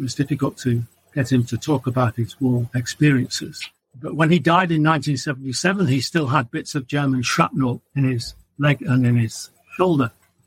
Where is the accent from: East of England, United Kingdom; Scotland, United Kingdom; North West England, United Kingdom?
North West England, United Kingdom; Stockport; I grew up in Stockport near Manchester. We call Manchester a northern suburb.